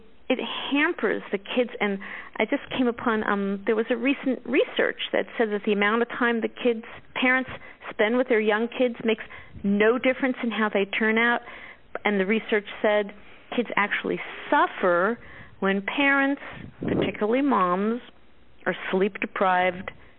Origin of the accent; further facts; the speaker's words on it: New York City, New York, United States; I grew up in New York City.